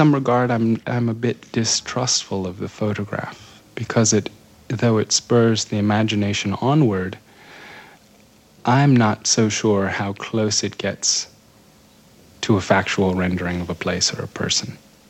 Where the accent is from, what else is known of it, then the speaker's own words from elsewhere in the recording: United States; they greeted me as what they saw as a fellow Muslim, but also as an American.